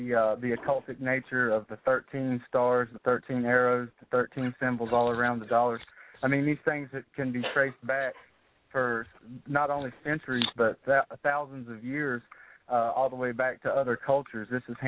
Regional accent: Tennessee, United States; also born or lived in North Carolina; I'm originally from Tennessee, but I've lived in rural western North Carolina for about 23 years now, so that's my home.

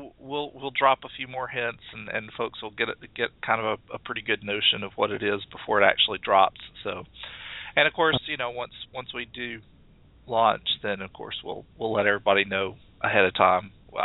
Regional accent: the South, United States; now in Atlanta, United States; I was born and raised in the South. I live in Atlanta, Georgia. So this is as northern as I sound right here.

